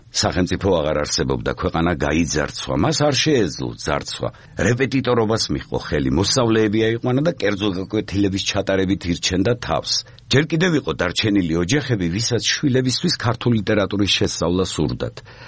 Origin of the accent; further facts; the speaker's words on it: Batumi, Adjara, Georgia; ზღვის პირას დავიბადე, მთელი ცხოვრება ზღვა იყო ჩემი თანამგზავრი.